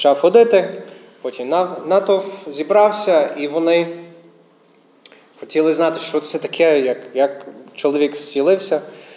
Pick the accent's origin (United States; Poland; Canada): United States; Ukrainian is a second language; я американець, місіонер. Тому якщо буде якась помилка або щось таке в мене українською, то вибачайте. Люблю вашу мову, але це не моя рідна.